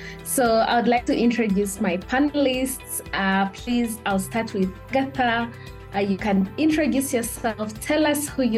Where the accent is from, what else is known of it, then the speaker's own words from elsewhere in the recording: Uganda; I am from Uganda. I'm a young person